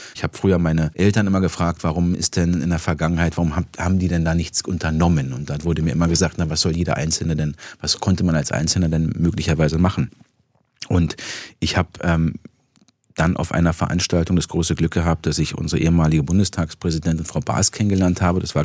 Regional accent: Berlin, Germany; ich bin Berliner und ich bin Deutscher

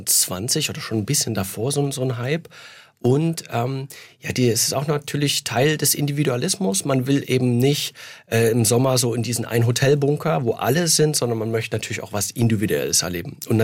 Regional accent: Saxony, Germany; now in Karlsruhe, Germany; Selbst in meiner Region, wo ich aufgewachsen bin, im Elbsandsteingebirge, ich habe definitiv noch nicht alles gesehen.

